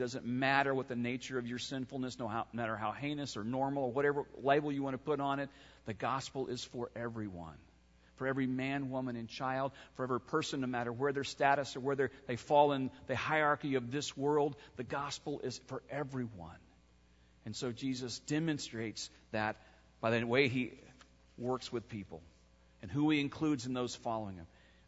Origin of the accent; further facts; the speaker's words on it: Atlanta, Georgia, United States; I grew up in Atlanta, as most of you know. I was a teenager during the height of the civil rights movement in Atlanta